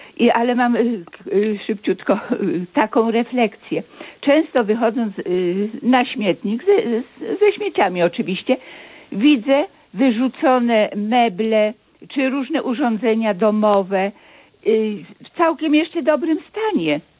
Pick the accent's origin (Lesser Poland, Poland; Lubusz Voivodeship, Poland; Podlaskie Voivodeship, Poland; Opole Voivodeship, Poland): Lesser Poland, Poland; Nowy Sącz; Ja na przykład jestem z Sącza